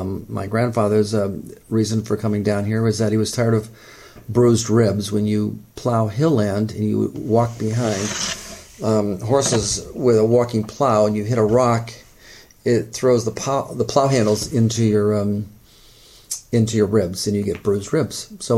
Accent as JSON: {"language": "English", "town": "Cooperstown", "region": "New York", "country": "United States", "tie": "born there", "said": "August 1st, 1949, and I was born at Bassett Hospital in Cooperstown"}